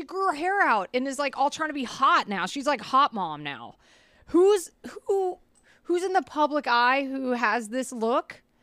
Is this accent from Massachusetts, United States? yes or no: no; Georgia, United States; We're allowed to say this. We grew up in Georgia